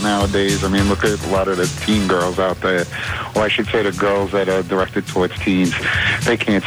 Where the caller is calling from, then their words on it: Staten Island, New York, United States; Staten Island.